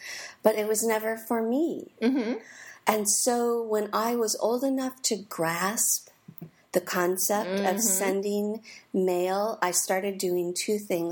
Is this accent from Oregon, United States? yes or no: yes; Portland, Oregon, United States; I grew up in Portland, Oregon